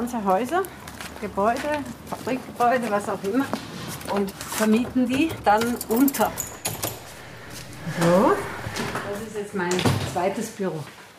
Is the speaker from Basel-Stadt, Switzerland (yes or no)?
yes; Basel, Basel-Stadt, Switzerland; Ich bin in Basel aufgewachsen